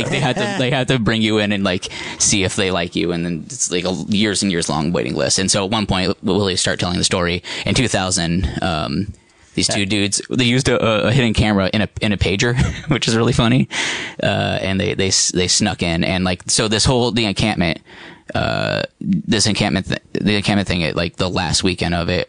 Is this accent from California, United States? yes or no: yes; California, United States; I'm from the Bay Area, so like I've gone up to that area a lot